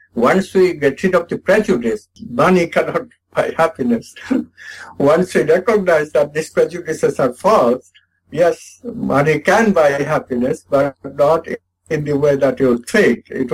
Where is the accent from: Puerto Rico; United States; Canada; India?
India; English is a second language; although I'm from India, but Hindi was not my language.